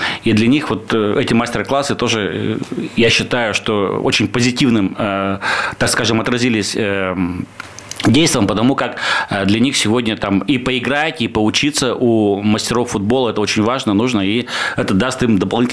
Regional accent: Vereshchagino, Perm Krai, Russia; я сам родом из Верещагино

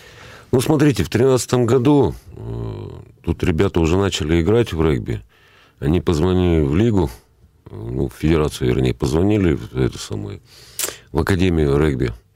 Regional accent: Perm, Perm Krai, Russia; Да, я пермяк.

